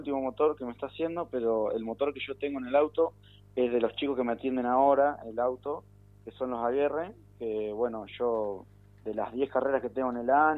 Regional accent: Coronel Pringles, Buenos Aires Province, Argentina; Nací en Buenos Aires y me crié en Pringles.

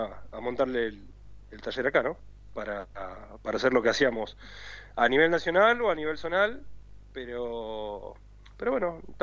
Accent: Buenos Aires, Argentina; now in Merlo, Argentina; somos porteños, somos de Buenos Aires.

